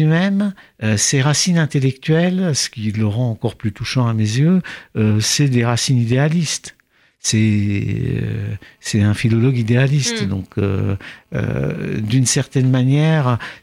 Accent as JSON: {"language": "French", "region": "Prague", "country": "Czechia", "tie": "born or raised there", "said": "j'ai été élevé à Prague, dans la Prague socialiste"}